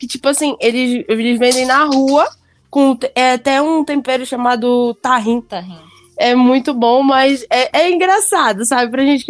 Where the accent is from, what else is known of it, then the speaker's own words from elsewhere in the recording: Belém, Pará, Brazil; moved away as an adult; now in Colombia; Isso, de Belém.